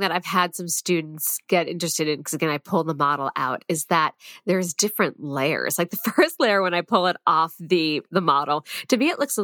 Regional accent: Boston, Massachusetts, United States; Yeah, no, I'm from the Boston area, but I went to school at the Boston Observatory.

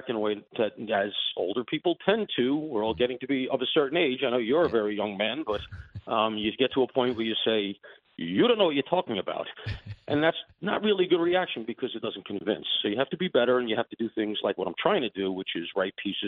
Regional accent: New York, United States; I grew up near Shea Stadium.

